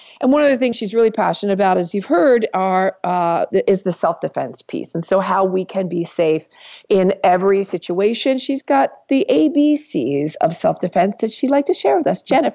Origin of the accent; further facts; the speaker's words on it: New York, United States; Well, I'm a New Yorker, honey.